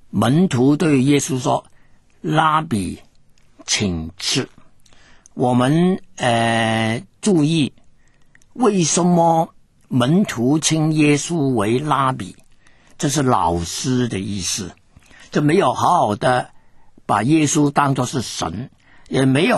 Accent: Guangdong, China; 我们广东人也说是在广州

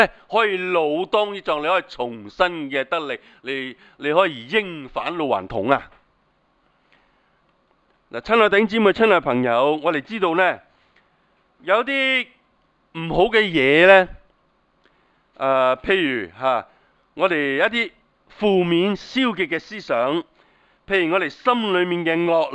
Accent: China; 我们中国人呢是有敬老的文化

